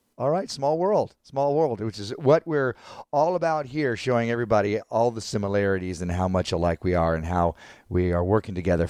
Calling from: Gastonia, North Carolina, United States; I'm in Gastonia, which is right next to Charlotte, North Carolina.

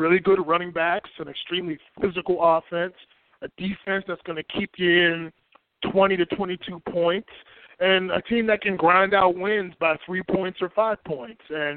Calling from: Brooklyn, New York, United States; calling from Brooklyn.

